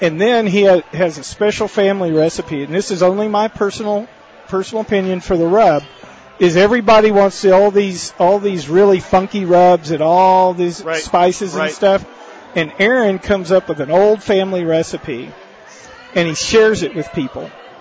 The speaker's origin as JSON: {"language": "English", "region": "Texas", "country": "United States", "said": "I'm a Texan."}